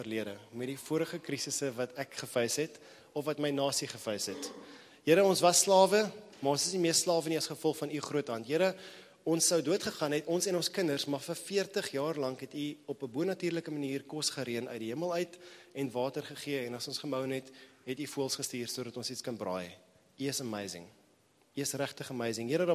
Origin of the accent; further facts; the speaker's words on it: Johannesburg, Gauteng, South Africa; ek kom uit Johannesburg